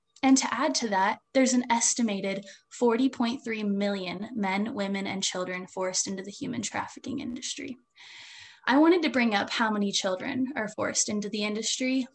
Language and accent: English; Hawaii, United States; this issue hit home for me even harder when I realized that it's a growing problem in my home state of Hawaii.